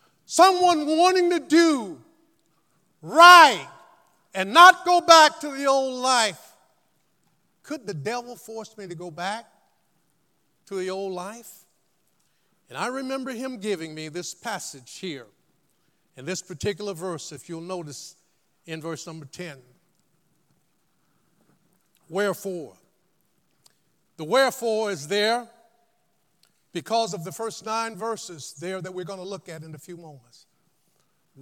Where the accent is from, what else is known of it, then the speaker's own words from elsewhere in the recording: Tallahassee, Florida, United States; I grew up in Tallahassee, Florida. I grew up back in the day when we used to have revival meetings in the summertime.